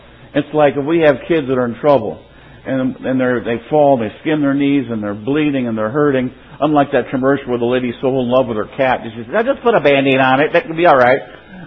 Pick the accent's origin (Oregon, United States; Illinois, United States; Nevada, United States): Illinois, United States; now in Arizona, United States; I came from Illinois here. I go, this is a river? There's no water.